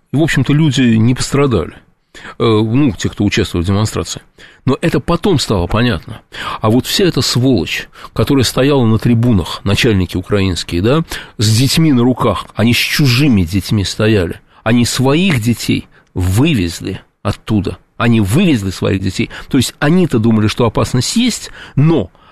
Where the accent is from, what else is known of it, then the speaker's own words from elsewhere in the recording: Russia; я нигде не сталкивался с плохим отношением к себе от того, что я из России.